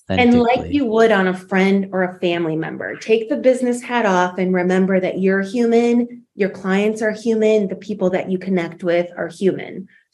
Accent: Poland; so I'm from Poland.

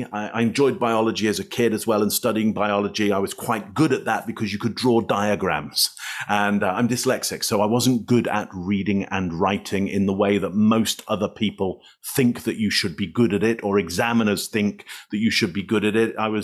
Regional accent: England, United Kingdom; I come from England, so we're surrounded by coast.

